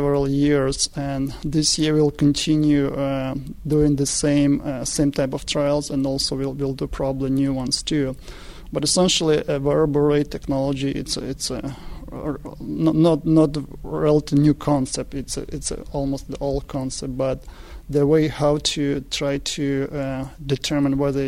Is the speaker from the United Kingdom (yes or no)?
no; Ukraine; English is a second language; now in United States; I'm not from South. I'm not from North of the United States. I'm from Ukraine, from Eastern Europe.